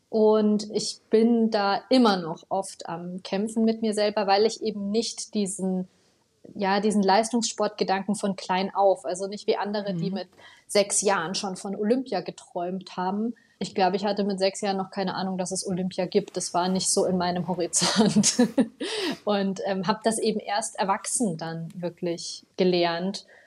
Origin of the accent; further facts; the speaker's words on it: Bavaria, Germany; so wie, ich glaube, fast jedes bayerische Kind, das die Möglichkeit dazu hat, bin ich von meinen Eltern auf Alpinski gestellt worden.